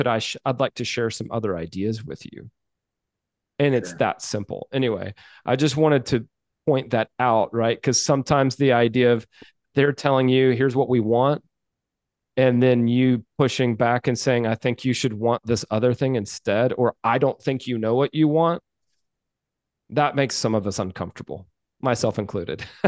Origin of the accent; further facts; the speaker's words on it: the South, United States; I grew up in the South, and it's true that Southerners are sometimes like polite to a fault